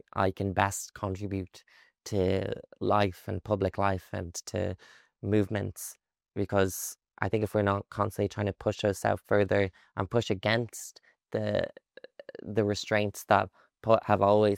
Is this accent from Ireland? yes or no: yes; Ireland; I'm Irish and that sense of humor is something that we're all famous for.